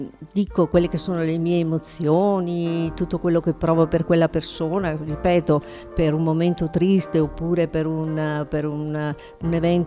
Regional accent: Salerno, Campania, Italy; now in Rovigo, Italy; io vivo a Rovigo ma sono di Salerno, quindi gran parte dei miei, cioè i miei parenti, delle mie amiche e mie colleghe di università sono tutte giù a Salerno

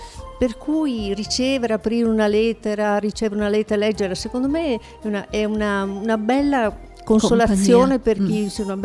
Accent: Salerno, Campania, Italy; now in Rovigo, Italy; io vivo a Rovigo ma sono di Salerno, quindi gran parte dei miei, cioè i miei parenti, delle mie amiche e mie colleghe di università sono tutte giù a Salerno

